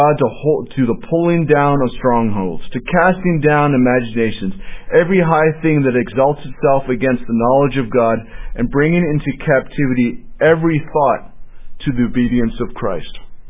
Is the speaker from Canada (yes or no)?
yes; Canada; the opportunity I had growing up in Canada. The Americans may not think it was an opportunity, but growing up in Canada, it was an opportunity.